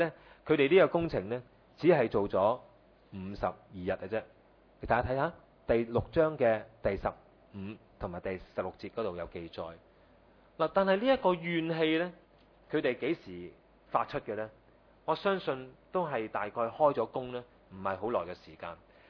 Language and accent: Chinese; Hong Kong; 所以呢这个处境呢其实都是好像我们香港人的